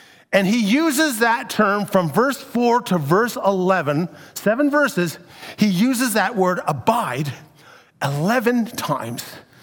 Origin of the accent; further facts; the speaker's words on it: Ontario, Canada; When I grew up in the Niagara region, and so for all of my life, many times when I was living in Niagara, I was living right beside either a peach orchard or a vineyard.